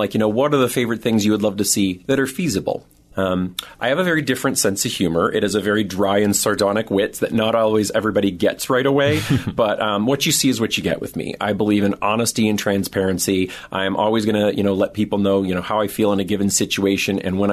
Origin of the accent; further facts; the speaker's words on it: Alberta, Canada; I'm Canadian, little town in southern Alberta, and there were no zoos really close by.